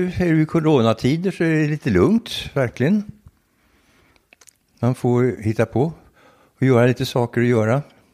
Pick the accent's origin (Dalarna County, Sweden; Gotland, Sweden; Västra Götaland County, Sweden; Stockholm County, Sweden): Stockholm County, Sweden; Stockholm; born there; Jag är född på Kungsholmen, en liten gata som heter Kronobergsgatan.